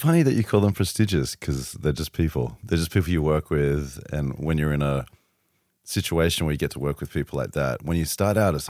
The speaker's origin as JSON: {"language": "English", "town": "Sydney", "region": "New South Wales", "country": "Australia", "tie": "born or raised there", "moved": "as an adult", "lives_now": "New York, United States", "said": "Yeah, 13 years in New York, but I grew up in Sydney."}